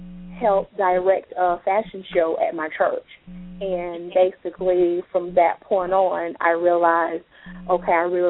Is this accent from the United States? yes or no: yes; Waycross, Georgia, United States; Yes, this is … I am from Georgia, South Georgia, a little small town called Waycross. It's actually 4 hours south of Atlanta.